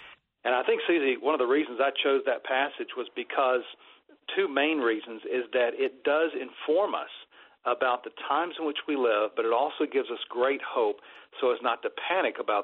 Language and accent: English; the South, United States; I had a God consciousness because I was raised in the South